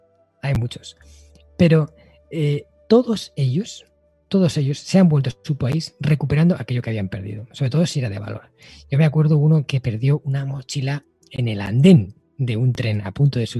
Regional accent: Spain; aquí en mi país, ¿no?, en España, son como de ciencia ficción

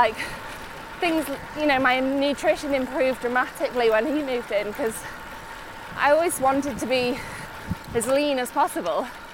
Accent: Yorkshire and the Humber, United Kingdom; I'm really lucky that I come from Yorkshire because it's so popular now.

